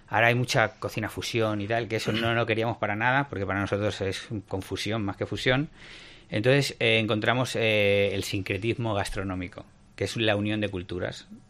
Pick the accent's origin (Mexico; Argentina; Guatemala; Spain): Spain; Catalonia; nosotros somos tres culturas diferentes. Es decir, yo soy catalán